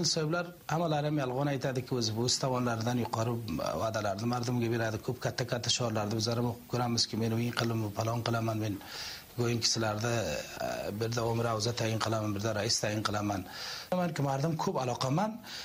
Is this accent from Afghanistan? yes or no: yes; Jowzjan, Afghanistan; born there; Keyin Juzjonni bir ta ulusvollaridan biri o'sha yerda tug'ilganman.